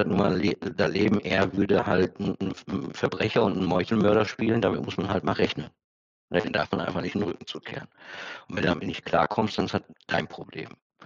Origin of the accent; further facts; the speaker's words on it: Oberhausen, North Rhine-Westphalia, Germany; ich komme halt aus Oberhausen, da gab es halt einen Spieleladen